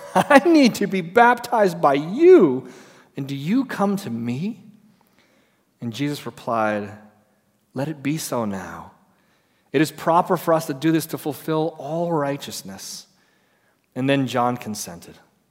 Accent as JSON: {"language": "English", "region": "California", "country": "United States", "said": "You know, as a Californian, we liked that movie so much, we elected the Terminator to be our governor."}